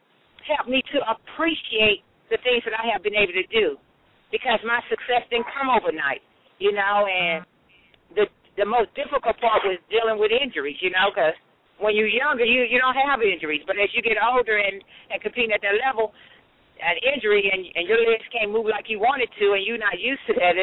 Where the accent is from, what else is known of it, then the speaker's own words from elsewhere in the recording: East St. Louis, Illinois, United States; I grew up in East St. Louis, Illinois, where people would just say negative things about our community